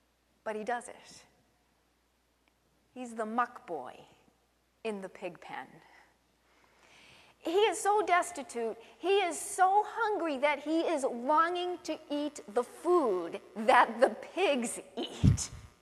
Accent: Billerica, Massachusetts, United States; When I was a little girl, we grew up in Billerica, Massachusetts. And we lived on a dead-end street.

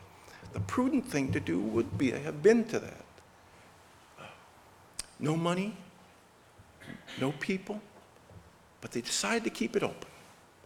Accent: Midwest, United States; I'm a Midwesterner at heart, but I'm amazed.

